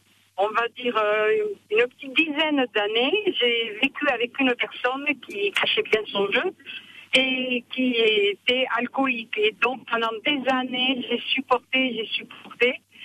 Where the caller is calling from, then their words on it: Nouvelle-Aquitaine, France; Alors là, je suis en Dordogne, j'arrive de chez mon ami, je rentre chez moi dans le Lot-et-Garonne.